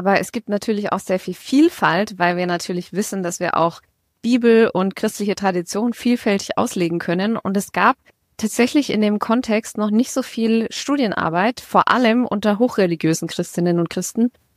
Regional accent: Bavaria, Germany; ich bin im Steigerwald zur Schule gegangen. Von daher kenne ich mich ganz gut aus.

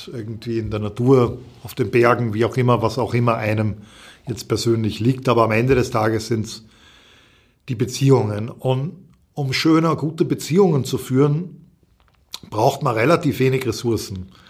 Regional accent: United Kingdom; moved away as an adult; now in Austria; Der Großteil meiner Familie wohnt in Österreich und ich habe, obwohl ich die ersten 23 Jahre in UK gewohnt habe, war ich sehr oft hier

